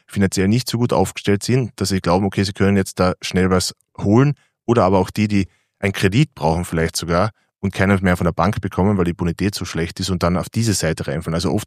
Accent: Carinthia, Austria; in Kärnten, wo ich herkomme, also im Süden von Österreich

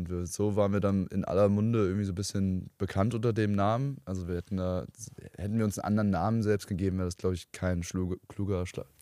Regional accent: Frankfurt, Hesse, Germany; Wir kommen alle aus der Area von Frankfurt

